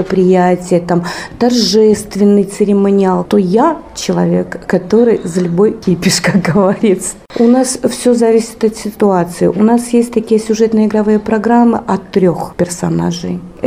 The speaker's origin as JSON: {"language": "Russian", "region": "Vitebsk Region", "country": "Belarus", "tie": "born there", "lives_now": "Novopolotsk, Belarus", "said": "Родилась я в Лепельском районе, это моя малая родина, но когда я приехала в Новополоцк"}